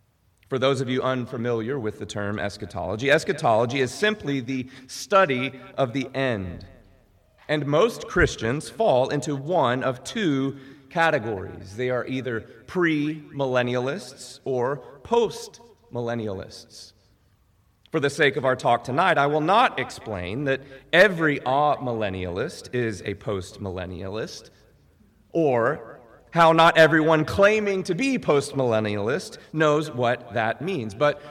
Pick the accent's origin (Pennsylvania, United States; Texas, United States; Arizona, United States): Texas, United States; Now, I don't do CrossFit, but I am a Texan.